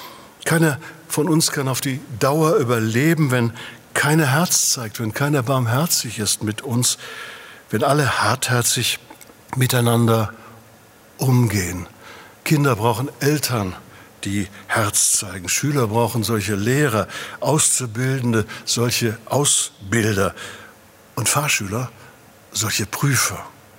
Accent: Lüdenscheid, North Rhine-Westphalia, Germany; Ich bin in Lüdenscheid aufgewachsen, im Sauerland.

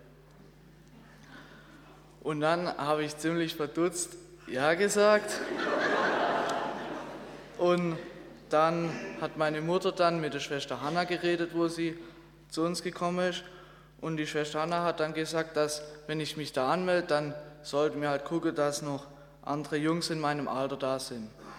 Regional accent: Hornberg, Baden-Württemberg, Germany; Ich bin 17 Jahre alt und ich komme aus Hornberg.

